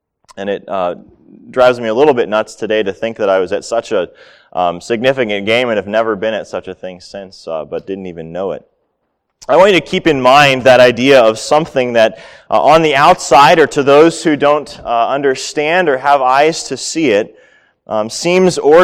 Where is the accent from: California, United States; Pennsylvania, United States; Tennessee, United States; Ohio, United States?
Pennsylvania, United States; I grew up near Pittsburgh.